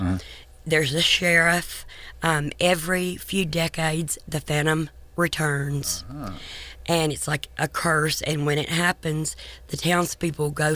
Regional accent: Texarkana, Texas, United States; I'm from Texarkana.

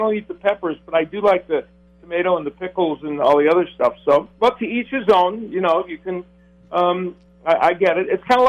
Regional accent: Chicago, Illinois, United States; I'm biased because I am a Chicagoan.

